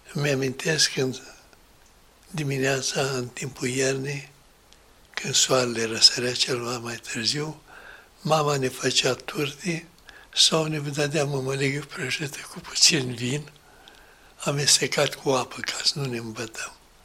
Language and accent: Romanian; Vrancea County, Romania; now in Iași, Romania; Eu am plecat din Vrancea și am venit la Iași. Aici m-am format intelectual și m-am împlinit ca om. Și pot să spun că cea de-a doua patrie a mea este Iașul.